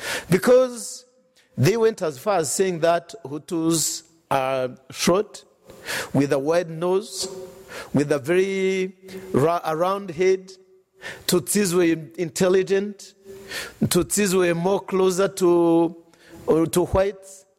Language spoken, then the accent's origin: English; Rwanda; now in Brussels, Belgium; So, who are we Rwandans?